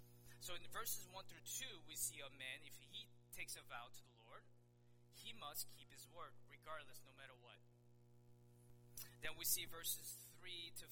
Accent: the South, United States; I grew up in the South, so that every language seemed to be Christian-y

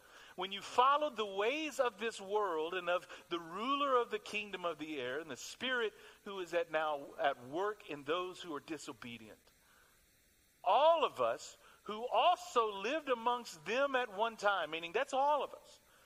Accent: Texas, United States; And second of all, my hometown is 3 hours away from Waco, Texas.

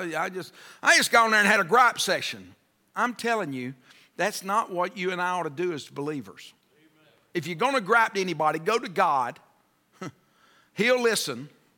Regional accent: United States; I'm an American. I think I deserve.

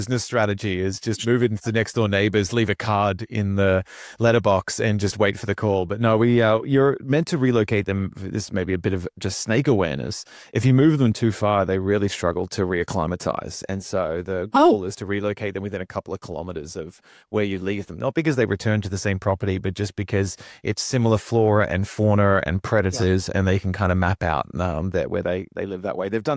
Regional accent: Brisbane, Queensland, Australia; so I'm an Aussie. We're based on the East Coast in Australia, a wonderful city called Brisbane. Been here since I was five, mostly, apart from some study stints overseas.

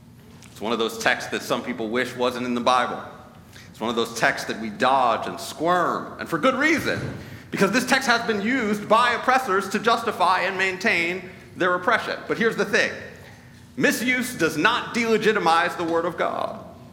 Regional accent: United States; It's difficult for all of us culturally because we're American

